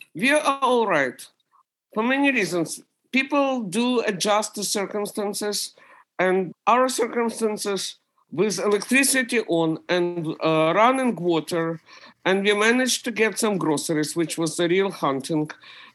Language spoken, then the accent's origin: English; Ukraine; also born or lived in Austria / Italy; now in United States; When we immigrated from Ukraine, we had to wait half a year in Austria and Italy in refugee camps.